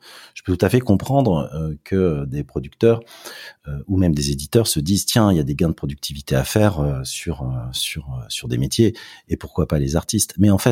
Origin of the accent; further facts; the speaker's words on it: France; c'est les pouvoirs publics français, puisqu'on est français, et européens.